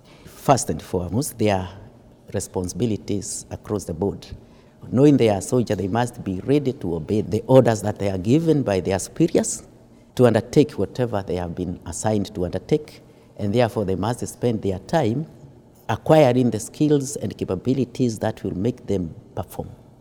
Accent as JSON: {"language": "English", "country": "Kenya", "said": "I'm currently the force commander of UNAMID, Sudan, and I come from Kenya."}